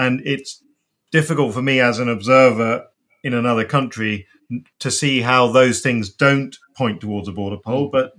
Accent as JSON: {"language": "English", "region": "England", "country": "United Kingdom", "said": "Well, I'm slightly nervous as an Englishman with no real right to an opinion on this matter"}